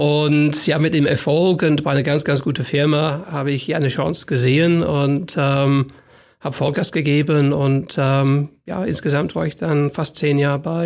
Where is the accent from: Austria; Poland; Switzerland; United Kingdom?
United Kingdom; Birmingham, West Midlands; weil ich komme an sich aus der Region Birmingham, wo meine ganze Familie und Freunde sind.